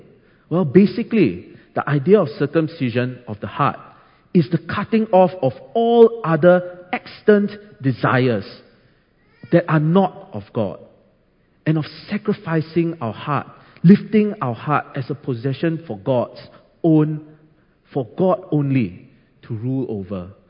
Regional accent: Singapore; I'll be preaching on holiness as a national community of faith, that is, as Singaporean Christians.

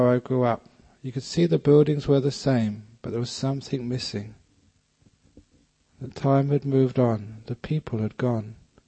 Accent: London, United Kingdom; also born or lived in Thailand; It meant that no longer would I identify myself as being a Londoner, or even being English.

